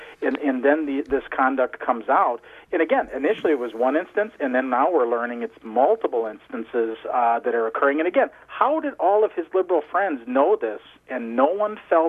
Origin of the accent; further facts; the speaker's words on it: Mosinee, Wisconsin, United States; also born or lived in Chicago; Was raised in Mosinee, Wisconsin.